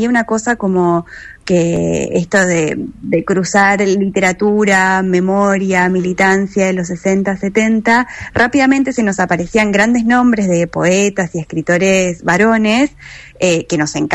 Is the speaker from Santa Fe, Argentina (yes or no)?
yes; Rosario, Santa Fe, Argentina; nosotras somos de Rosario